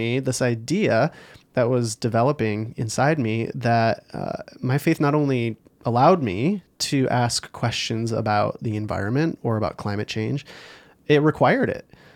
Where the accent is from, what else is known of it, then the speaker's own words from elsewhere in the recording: Holland, Michigan, United States; And obviously I grew up in Holland, Michigan, so like the beach and like Michigan are a big part of my story and the dunes.